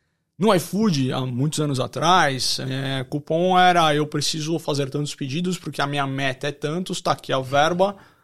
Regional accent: São Paulo, Brazil; Eu sou da Moca, São Paulo, eu peço pizza no mesmo lugar sempre.

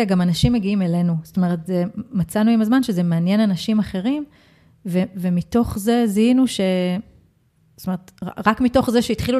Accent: Bnei Brak, Tel Aviv District, Israel; גדלתי בבני ברק, החילונית.

